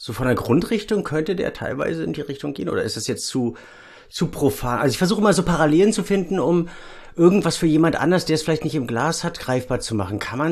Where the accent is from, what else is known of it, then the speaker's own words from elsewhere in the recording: Germany; oder bin ich als Deutscher wiederum zu rasterdenkend oder zu schubladenorientiert?